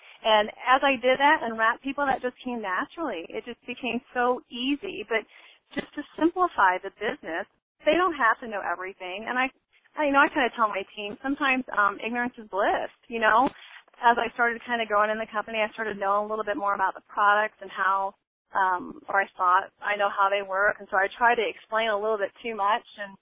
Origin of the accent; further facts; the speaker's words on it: Liberty, Missouri, United States; From Liberty, Missouri. It's right outside of Kansas City.